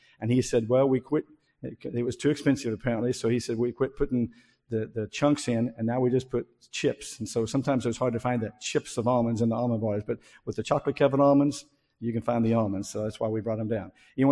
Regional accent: Missouri, United States; But when I grew up in Missouri, that's what they used to tell was Pollock jokes.

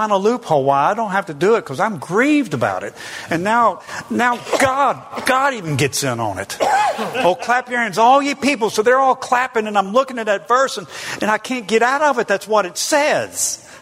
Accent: the South, United States; I don't do it because I'm from the South.

